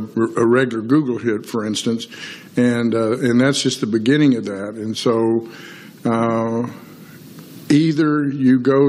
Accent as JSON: {"language": "English", "region": "Texas", "country": "United States", "tie": "born or raised there", "said": "their Seadrift operations plant, which is 4 miles from my hometown"}